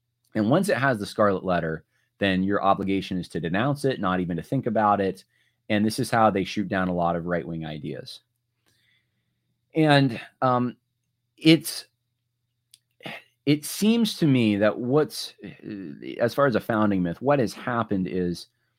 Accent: United States; And yes, I'm probably biased because I'm an American

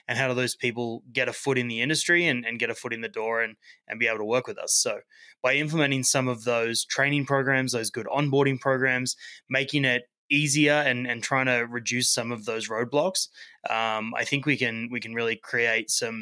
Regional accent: Australia; now in Canada; I'm originally from Australia. When I came over to Canada, I worked in a variety of summer camps

